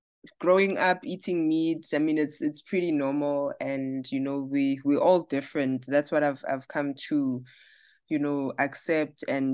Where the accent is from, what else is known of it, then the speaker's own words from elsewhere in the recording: KwaThema, Gauteng, South Africa; now in Johannesburg, South Africa; I am from Kwatema. In the East Rand, living in Joburg.